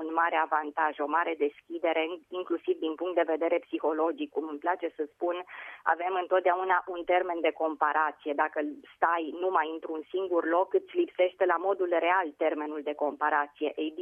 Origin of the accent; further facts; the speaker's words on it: Romania; pe mine ca român